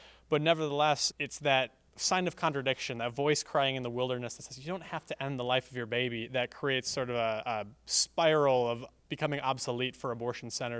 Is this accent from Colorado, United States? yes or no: no; Madison, Wisconsin, United States; Well, I come from Madison, Wisconsin, which I think has got to be one of the most abortion-friendly communities in the United States of America.